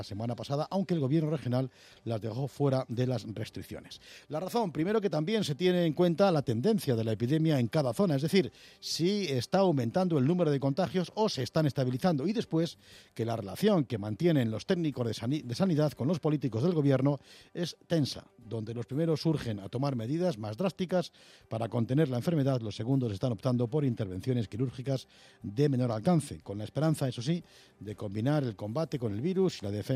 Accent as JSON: {"language": "Spanish", "town": "Madrid", "region": "Community of Madrid", "country": "Spain", "said": "como madrileños"}